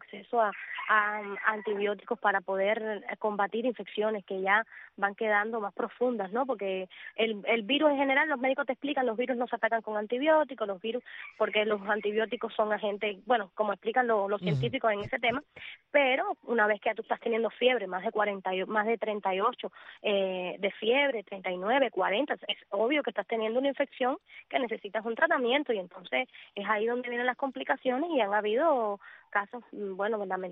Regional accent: Cuba; nosotros como ciudadanos que estamos aquí, que sabes, como somos cubanos

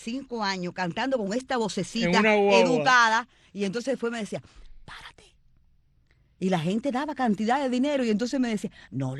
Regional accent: Havana, Cuba; born there; En La Habana.

